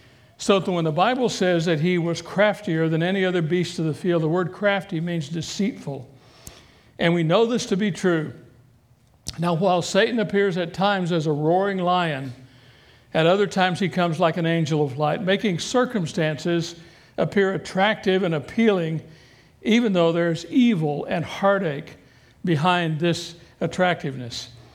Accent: Kentucky, United States; I can remember when I was growing up in Kentucky. That was before schools were integrated

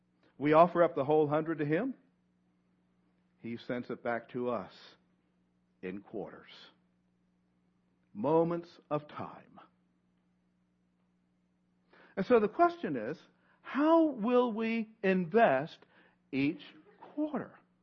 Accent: Roanoke, Virginia, United States; I grew up in the Blue Ridge Valley of Roanoke, Virginia, surrounded by the Appalachian Mountains.

